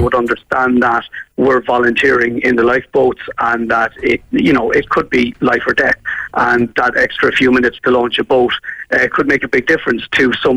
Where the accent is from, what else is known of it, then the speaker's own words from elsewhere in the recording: Monkstown, Munster, Ireland; also born or lived in Cork; I suppose I grew up in Monkstown and Cork, and you know, the Dublin style of life was probably blunting my accent a bit. But I grew up by the water